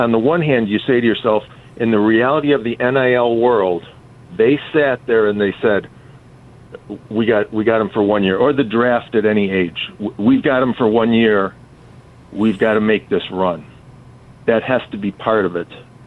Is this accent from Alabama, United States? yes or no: no; Chicago, Illinois, United States; moved away as an adult; now in Wisconsin, United States; a guy like me, born and raised in Chicago, 20 years living in Wisconsin, is a avid SEC fan.